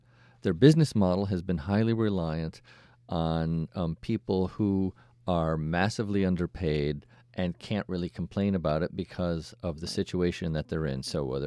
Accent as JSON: {"language": "English", "town": "Saratoga Springs", "region": "New York", "country": "United States", "tie": "born or raised there", "said": "I mean, I grew up in Saratoga. I worked at the track."}